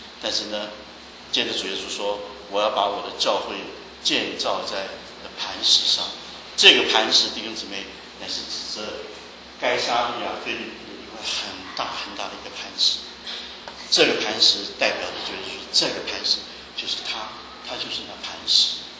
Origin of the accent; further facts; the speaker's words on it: Shanghai, China; 我是上海人。